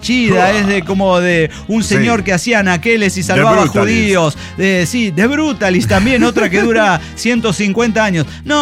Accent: Monterrey, Nuevo León, Mexico; Yo como regio decía, no, se me esfuma entre las manos.

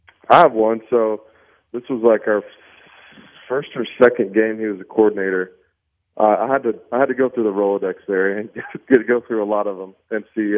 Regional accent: Abilene, Texas, United States; So I'm from Abilene.

